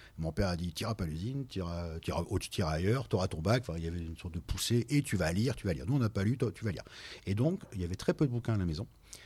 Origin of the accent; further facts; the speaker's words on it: Hauts-de-France, France; accent: Nord; now in Faches-Thumesnil, France; J'habite à Fâche-du-Ménil depuis une petite dizaine d'années. J'habitais avant à Ronchin. Voilà. Et sinon, je viens du fin fond du Valenciennois. Donc, je fais un gros effort pour ne pas sortir mon gros accent du Nord, parce que j'en ai un.